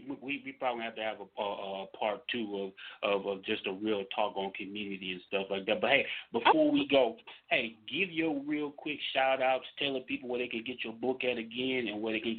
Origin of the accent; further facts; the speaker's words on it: Mississippi, United States; I grew up down in Mississippi, so I'm sure I got God different from the way you got God in Florida